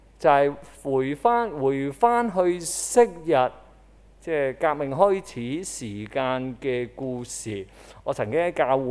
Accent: Kowloon, Hong Kong; 我係九龍人嚟噶嘛

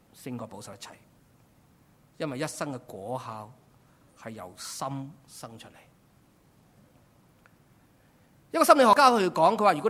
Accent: Hong Kong; 我们香港人发挥得淋漓尽致香港仔的精神是什么？

